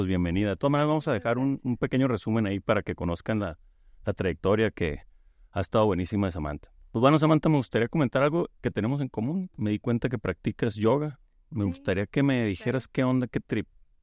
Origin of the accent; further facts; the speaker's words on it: Culiacán, Sinaloa, Mexico; Iba caminando allá en mi ciudad, en Culiacán.